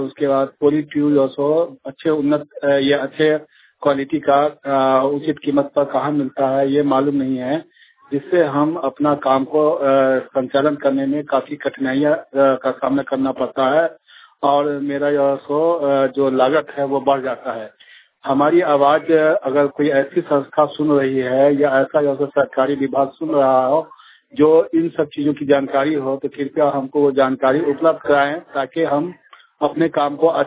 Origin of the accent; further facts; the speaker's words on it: Kurhaul Sharif, Bihar, India; कुरहौल शरीफ गांव प्रखंड बुखरा जिला सीतामढ़ी बिहार का रहने वाला हूं।